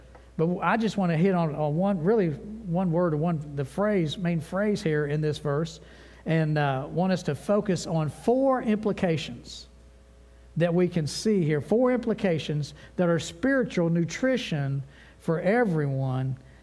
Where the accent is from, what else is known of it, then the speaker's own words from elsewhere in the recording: Kentucky, United States; One, we're both from Kentucky.